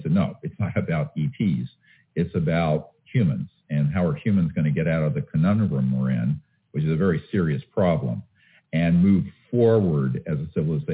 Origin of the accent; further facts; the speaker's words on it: North Carolina, United States; where I grew up in North Carolina.